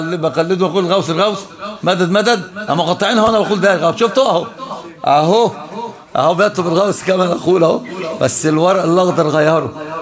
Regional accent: Egypt; أصلا من أعمال الشرك عندنا في مصر

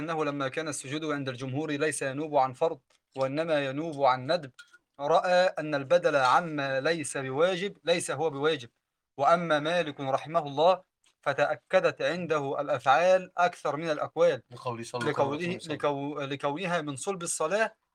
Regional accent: Egypt

